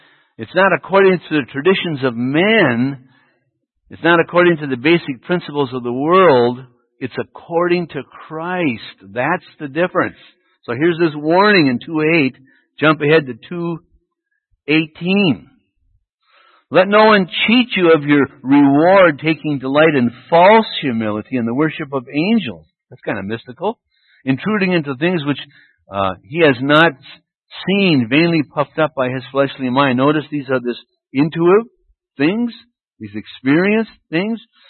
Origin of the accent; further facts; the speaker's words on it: Duluth, Minnesota, United States; I'm from Duluth up there in Lake Superior.